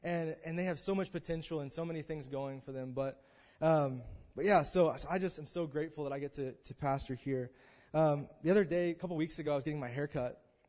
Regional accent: Broken Arrow, Oklahoma, United States; See, I grew up in Tulsa, Oklahoma, if you guys didn't know.

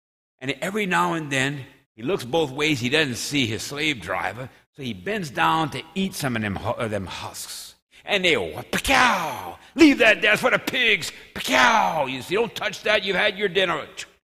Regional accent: Louisiana, United States; I'm from St. Landry Parish, Yambly capital of the world. You follow me? That was the Grand Tracas was the Jambly, or the Yambly. You follow me? I grew up as a kid judging sweet potatoes.

